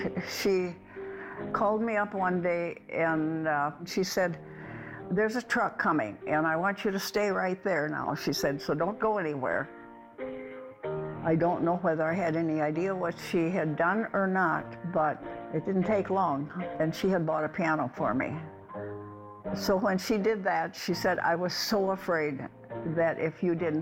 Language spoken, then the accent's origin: English; Stockholm, Wisconsin, United States; I grew up kind of around Stockholm, and then my parents bought a farm that was very close to Maiden Rock. I always lived on the farm.